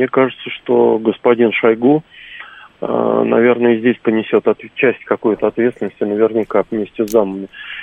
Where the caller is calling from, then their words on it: Moscow, Russia; я из Москвы.